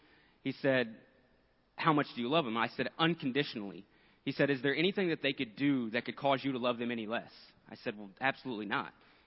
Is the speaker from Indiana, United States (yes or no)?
yes; Mooresville, Indiana, United States; I'm from Mooresville, Indiana, originally.